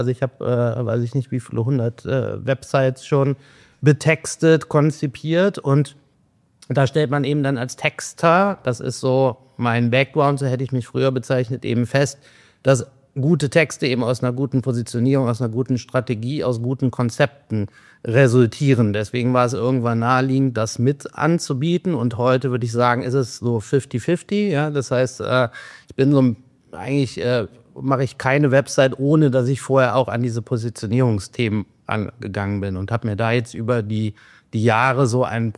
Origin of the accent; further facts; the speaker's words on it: Cologne, North Rhine-Westphalia, Germany; Ich komme aus Köln, gestern hier angereist.